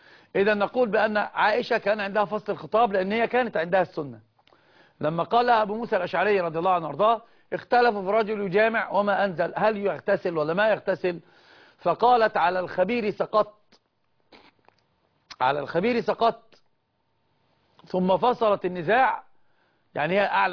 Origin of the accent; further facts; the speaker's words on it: Sohag, Sohag Governorate, Egypt; معلش انا من سوهاج ومش مش فاهم